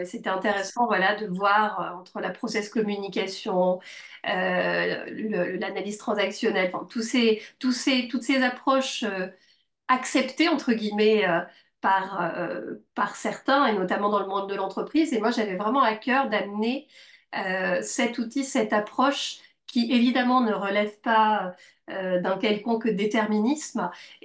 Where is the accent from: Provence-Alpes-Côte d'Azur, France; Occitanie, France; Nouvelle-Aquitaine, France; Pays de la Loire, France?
Nouvelle-Aquitaine, France; Bordeaux; Alors, en essayant d'être assez succincte, je suis bordelaise.